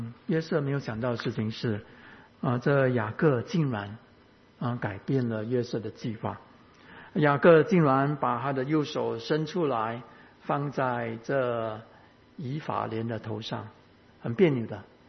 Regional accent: Fujian, China; 我们福建话讲新郎很简单

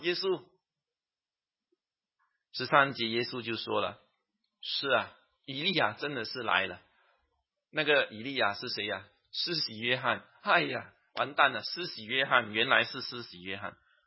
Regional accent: Singapore; 我们新加坡人就比较实际一点啊，

